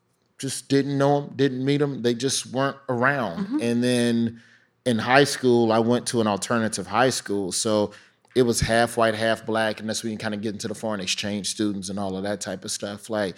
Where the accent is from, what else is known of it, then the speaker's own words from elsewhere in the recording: Birmingham, West Midlands, United Kingdom; Growing up in Birmingham